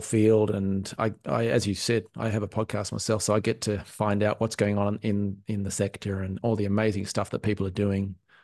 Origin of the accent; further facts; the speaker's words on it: Australia; now in Ireland; I'm an Aussie living in Ireland.